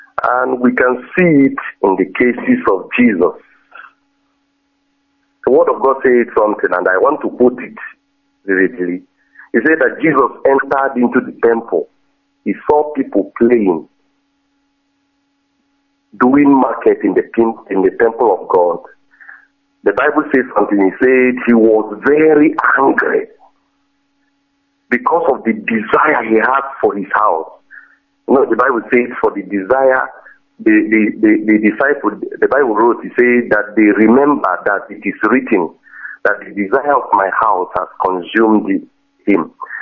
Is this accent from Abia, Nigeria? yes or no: no; Ogidi, Anambra, Nigeria; I'm calling from the zoo, from the heart of darkness, and I'm from Ogidi in the Dimly North local government of Anambra State.